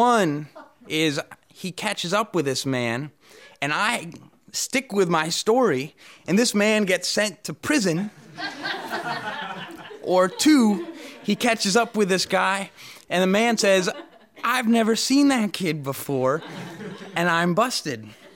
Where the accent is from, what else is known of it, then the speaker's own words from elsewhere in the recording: Stockbridge, Massachusetts, United States; I grew up in Norman Rockwell's town. So that cutesy Main Street that we all think of as like the cutest Main Street in the country is my Main Street.